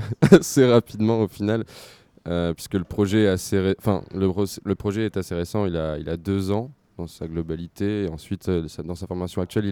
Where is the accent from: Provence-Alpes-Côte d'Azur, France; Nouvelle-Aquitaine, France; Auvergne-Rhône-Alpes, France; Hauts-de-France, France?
Hauts-de-France, France; Amiens; Non, mais on vient d'Amiens, donc on a forcément une grande attache à cette ville